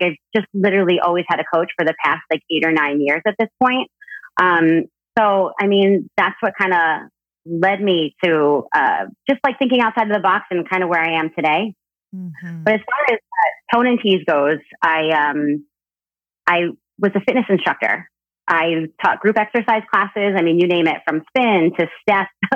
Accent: New Jersey, United States; So, you know, I grew up in Jersey up north.

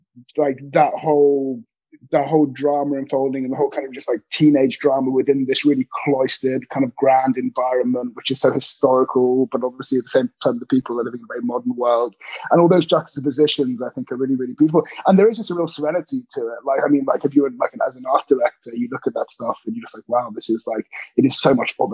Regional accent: England, United Kingdom; also born or lived in London / Hong Kong; And then came back to the UK, grew up in the countryside, went to boarding school in the UK in the countryside.

